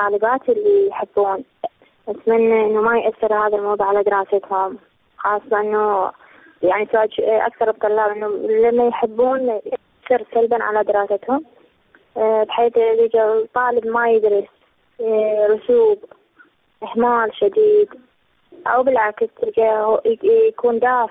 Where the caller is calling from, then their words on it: Basra, Basra Governorate, Iraq; من البصرة.